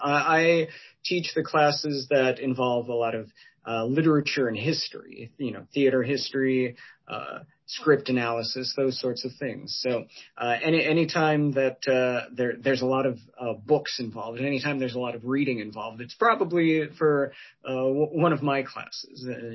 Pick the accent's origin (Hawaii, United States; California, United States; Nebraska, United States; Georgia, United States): Nebraska, United States; I grew up in small town, big town. It depends on your definition of these things. Small town, Nebraska.